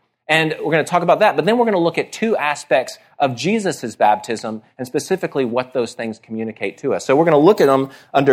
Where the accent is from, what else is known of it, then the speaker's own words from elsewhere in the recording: Dallas, Texas, United States; I grew up in Dallas, and I was at an event in Dallas.